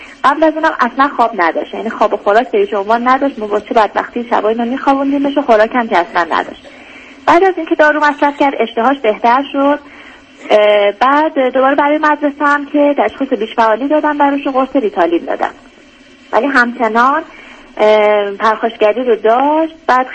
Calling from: Iran; من از ایران هستم و خیلی وقت کم دارم

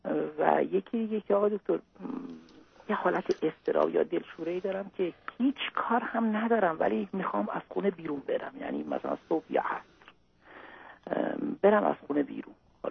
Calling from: Iran; میبخشید، من از ایران هستم

